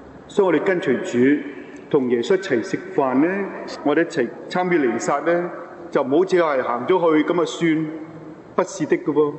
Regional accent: Hong Kong; 我们香港人都未必有这样的，

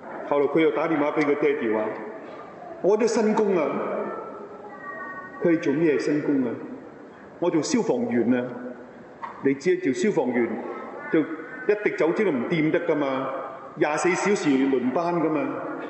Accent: Hong Kong; 我哋香港人咧，結果喺呢啲咁嘅陷阱裏邊咧

